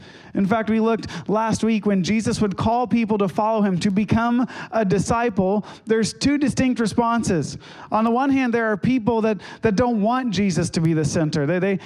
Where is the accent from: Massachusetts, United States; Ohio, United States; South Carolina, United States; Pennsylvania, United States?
Ohio, United States; I grew up in Ohio, and we lived in a small town, and they were a small town committed to being a small town.